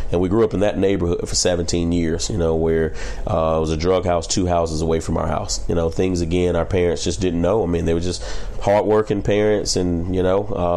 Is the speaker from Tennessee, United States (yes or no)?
no; Decatur, Georgia, United States; Grew up in Atlanta, Georgia. So I actually grew up in Decatur, and it was kind of funny because I grew up on Midway, and the next street over was Atlanta. So I grew up in Decatur, and the next street was Atlanta.